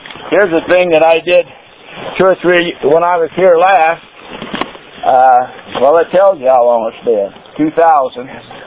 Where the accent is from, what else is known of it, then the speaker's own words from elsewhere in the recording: Gunlock, Utah, United States; I've ran cattle most of my life between when I grew up in Gunlock, Utah, just not too far from here.